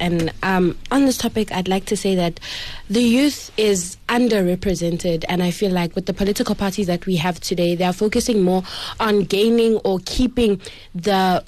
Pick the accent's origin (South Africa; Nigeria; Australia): South Africa; And we as a South African nation need to realize that the wants and needs of older people and younger people are so different.